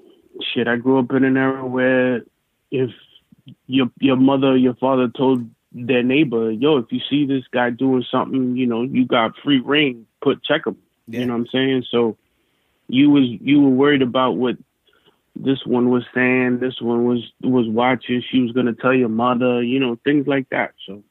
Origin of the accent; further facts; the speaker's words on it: Bronx, New York, United States; I was born in Washington Heights on 174th and Audubon, and my pops bought a house in Soundview in the Bronx, which is where I pretty much witnessed the world, my growth.